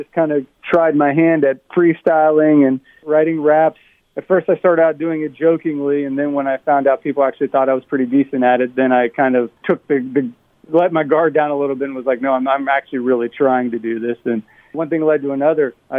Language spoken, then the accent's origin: English; Ohio, United States; I actually grew up outside of Columbus, Ohio in a small town, so Columbus, Ohio area.